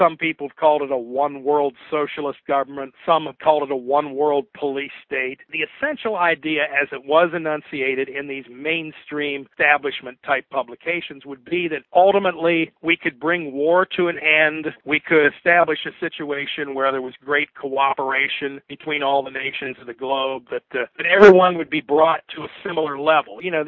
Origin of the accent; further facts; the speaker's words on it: United States; I say that unfortunately as an American, unfortunately my nation, my tax dollars, the blood and treasure of this country